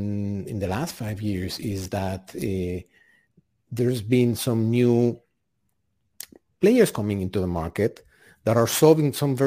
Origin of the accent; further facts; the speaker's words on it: Mexico; now in United States; most people can guess from my accent, I didn't grow in the United States, right? I grew up in Mexico